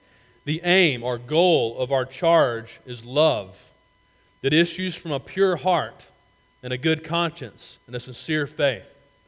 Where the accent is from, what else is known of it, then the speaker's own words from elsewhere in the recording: Gardendale, Alabama, United States; one of my best friends from my hometown of Gardendale, Alabama, called me.